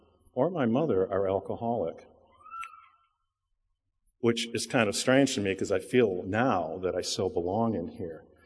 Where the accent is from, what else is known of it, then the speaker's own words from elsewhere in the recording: Chicago, Illinois, United States; I'm from Chicago, that great American city that divides alcohol from beer and wine.